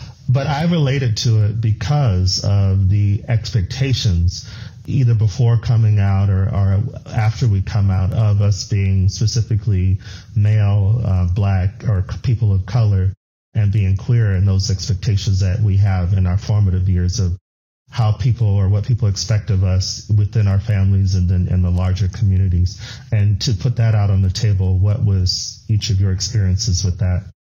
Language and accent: English; Arizona, United States; And then also growing up in Arizona, which is one of the states that doesn't have a hugely large Black population.